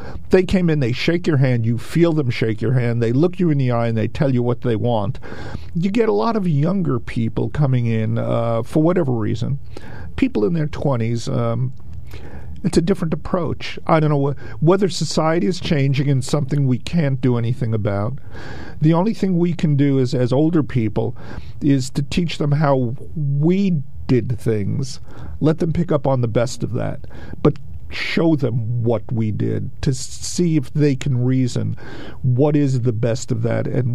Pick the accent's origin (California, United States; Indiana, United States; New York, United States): New York, United States; I'm originally from New York.